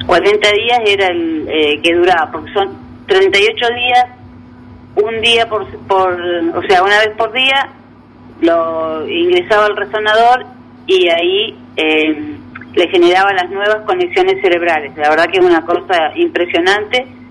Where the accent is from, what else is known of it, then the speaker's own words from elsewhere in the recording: Chivilcoy, Buenos Aires Province, Argentina; Yo soy de Chivilcoy, habíamos viajado a Capital a hacer unos estudios y nos quedamos una semanita.